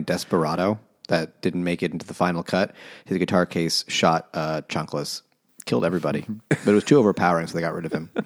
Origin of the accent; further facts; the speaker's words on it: Queens, New York, United States; I mean, I'm from Queens, so I like knew a lot of fucking Hispanic kids.